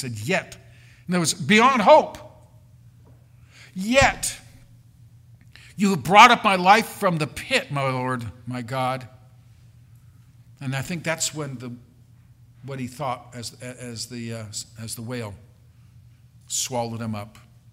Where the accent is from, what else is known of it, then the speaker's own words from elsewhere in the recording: California, United States; I remember growing up in California, and we'd go to the beach sometimes